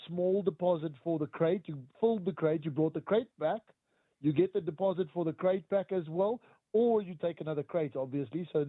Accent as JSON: {"language": "English", "country": "South Africa", "said": "Well, originally South Africa."}